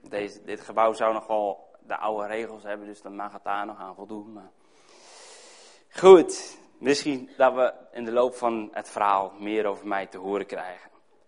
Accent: Urk, Flevoland, Netherlands; also born or lived in Spakenburg; Ik kom uit Spakenburg. Ik ben geboren getogen in Urk. Op Urk, zo je wil.

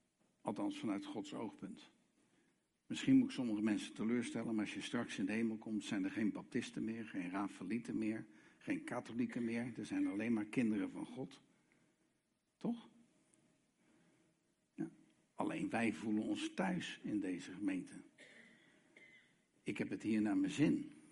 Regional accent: Rotterdam, South Holland, Netherlands; Ik ben gewoon een Rotterdamse, uit het Calvinisme getrokken, klei, bekeerde christen.

